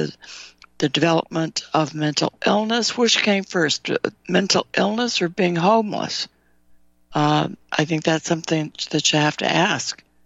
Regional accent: California, United States; And I remember growing up in California

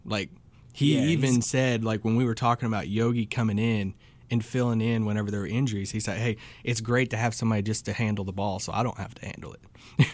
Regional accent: Kentucky, United States; I tell him I'm from Kentucky, and we talk about that.

